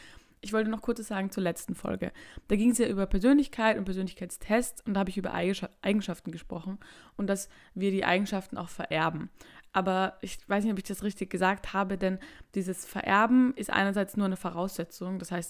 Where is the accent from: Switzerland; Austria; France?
Austria; Vienna; ich bin 16 Jahre alt und ich komme aus Wien.